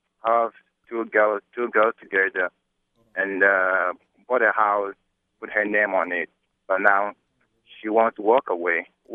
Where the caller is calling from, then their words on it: Philadelphia, Pennsylvania, United States; West Philadelphia.